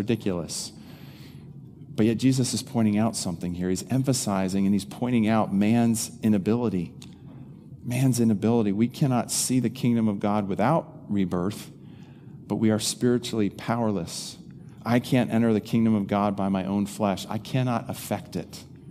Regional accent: Eastern United States, United States; growing up in the Eastern part of the United States, you don't kind of have this thing that goes on.

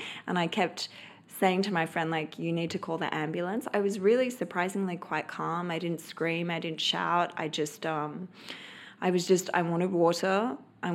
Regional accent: Australia; I'm Australian. We're a bit stupid like that, a bit fearless. And I used to climb the cliffs in my hometown and climb the cliffs, sit on the cliff face.

